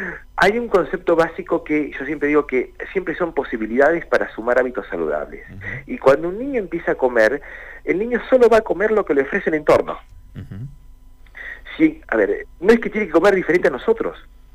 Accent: Argentina; born there; Nosotros hablamos castellano porque nacimos en la Argentina.

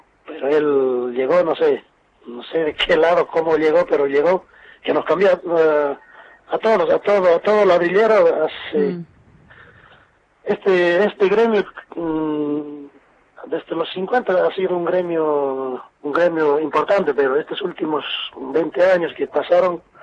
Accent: Bolivia; now in Ezeiza, Argentina; Yo soy de origen boliviano, soy boliviano.

